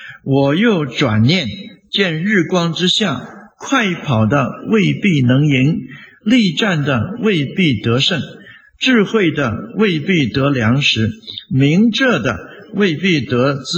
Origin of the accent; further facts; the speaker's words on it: northern China, China; 中国还有另外一句话，是我们北方乡下一句话